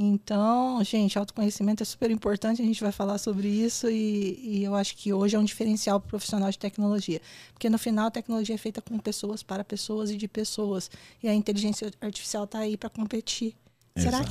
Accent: Minas Gerais, Brazil; accent: mineiro; É, eu sou mineira, né? Então vocês vão perceber ao longo do podcast, quanto mais eu falo, mais mineira eu fico.

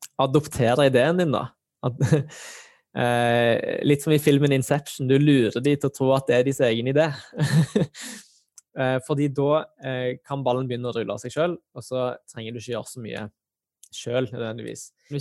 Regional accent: Stavanger, Rogaland, Norway; now in Oslo, Norway; Selv om jeg sitter her i Oslo og ikke er i Stavanger selv, mens til vanlig så ville jeg kanskje måtte ha vært hjemme i Stavanger for å snakke med dem.

